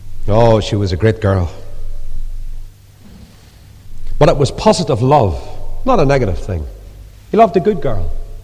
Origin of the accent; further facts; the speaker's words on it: Ireland; You go to America and say, I'm an Irishman. See a little smile come over their face? Oh, you're from Ireland, are you?